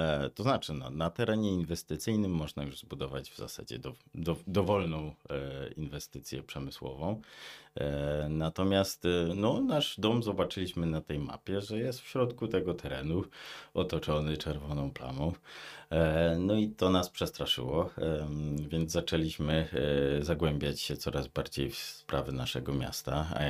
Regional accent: Lesser Poland, Poland; now in Lędziny, Poland; Natomiast ja do lędzin zostałem przyżeniony i pochodzę z Małopolski

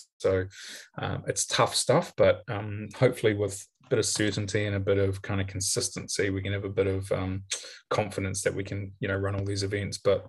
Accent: Manawatū-Whanganui, New Zealand; I love my hometown course of the Manawatu Golf Club

